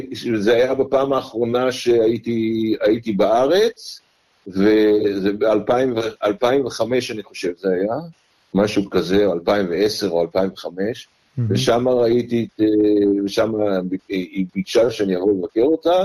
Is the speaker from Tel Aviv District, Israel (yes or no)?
no; Heftziba, Northern District, Israel; moved away as an adult; also born or lived in Jerusalem; now in Australia; נולדתי בירושלים ב-1951, אפריל 1951. גדלתי כל חיי עד גיל 27 בקיבוץ חפציבה בעמק ישראל המזרחי.